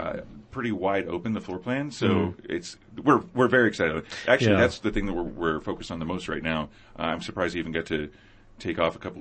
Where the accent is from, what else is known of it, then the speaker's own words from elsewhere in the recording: Oklahoma, United States; Oh, no, I'm from Oklahoma. I'm from the middle of the country.